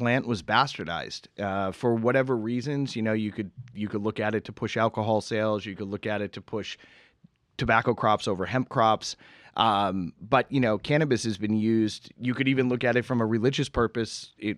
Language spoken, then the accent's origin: English; Massachusetts, United States; I mean, growing up in Massachusetts and what happened in Cape Cod